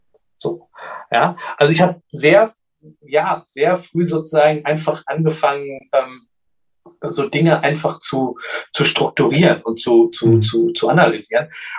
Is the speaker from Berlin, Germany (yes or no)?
no; Göttingen, Lower Saxony, Germany; ich bin in Göttingen geboren und aufgewachsen